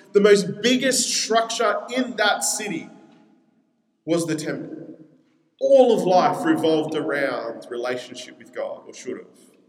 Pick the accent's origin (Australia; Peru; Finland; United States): Peru; In my hometown of Peru, you go to Machu Picchu, it's a city in the mountains.